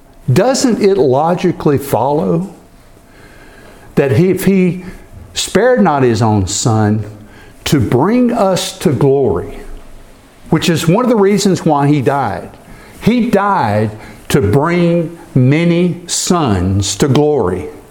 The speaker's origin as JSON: {"language": "English", "region": "England", "country": "United Kingdom", "lives_now": "United States", "said": "I may hitch a ride with him over there just to spend some time in my home country"}